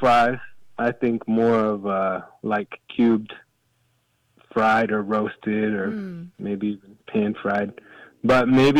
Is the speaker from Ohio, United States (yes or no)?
yes; Akron, Ohio, United States; now in Muncie, United States; I live in Muncie, Indiana, but I'm originally from Akron, Ohio